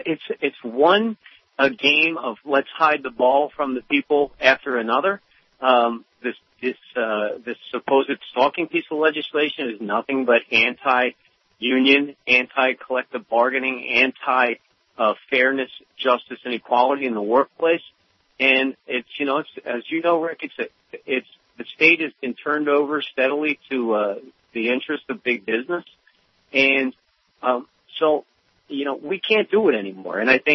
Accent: Philadelphia, Pennsylvania, United States; And, you know, Rick, I'm from Philadelphia.

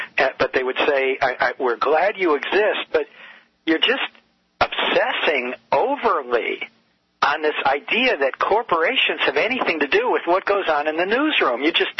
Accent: Detroit, Michigan, United States; or the auto workers that I grew up with in Detroit

